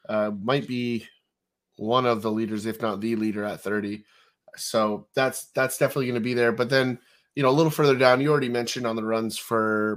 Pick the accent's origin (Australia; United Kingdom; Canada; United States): Canada; totally we are Canadian.